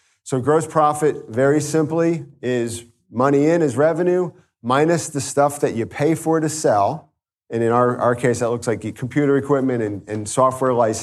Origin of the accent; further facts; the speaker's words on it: New Jersey, United States; accent: Jersey; A little bit about my journey. New Jersey. We got a couple Jersey guys here, right? You like my Jersey accent?